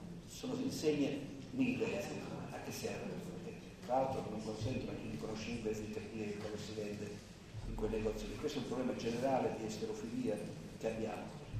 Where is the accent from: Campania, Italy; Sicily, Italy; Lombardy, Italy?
Sicily, Italy; now in Bologna, Italy; e sono siciliano però.